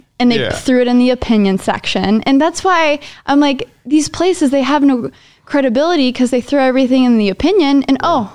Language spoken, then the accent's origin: English; Dallas, Texas, United States; Hey, I'm from Dallas.